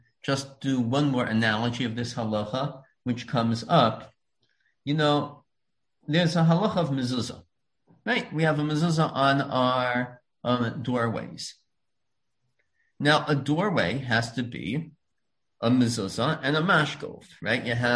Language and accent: English; Lawrence, New York, United States; I grew up on Central Avenue in Lawrence, and there was a Reform temple across the street called Temple Israel.